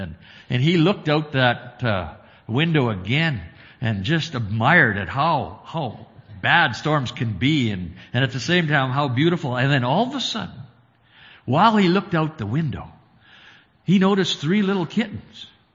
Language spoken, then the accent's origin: English; Alberta, Canada; I'm from Central Alberta, and I have four children and a wife, beautiful wife.